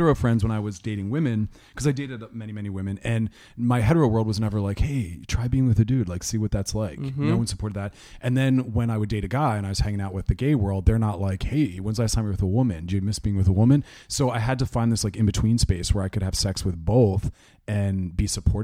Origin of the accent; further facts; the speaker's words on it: Philadelphia, Pennsylvania, United States; Philadelphia.